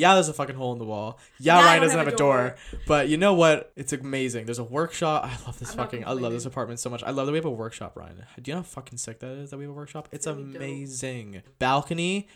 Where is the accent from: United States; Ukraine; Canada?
Canada; I'm in Canada already. I have both passports, and I'm Canadian.